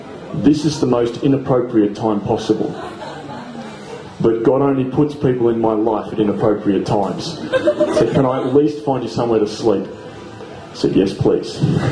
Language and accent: English; Australia; accent: Australian; one of them paid me out for my Aussie accent